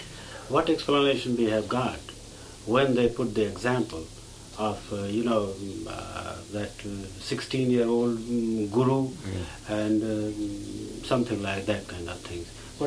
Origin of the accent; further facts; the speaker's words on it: India; Swamiji, when we go to our offices, since we come from India, naturally the very intelligent young boys and girls, they ask various questions to us.